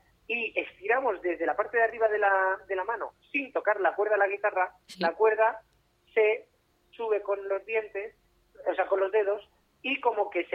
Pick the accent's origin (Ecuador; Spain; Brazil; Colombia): Spain; Valencian Community; No, creo que la gente de la provincia de Alicante queremos anestesia.